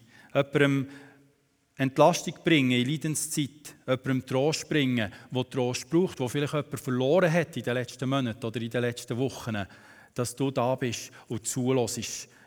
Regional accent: Switzerland; Wir sind in einem fremden Land als Schweizer, Bürger von dieser Nation hier.

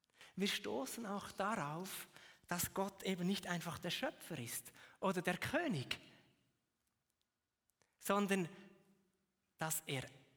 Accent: Frutigen, Bern, Switzerland; Aber ich komme aus Frutigen, jetzt in meinem Fall, ich spreche ja nicht einmal diesen Dialekt hier

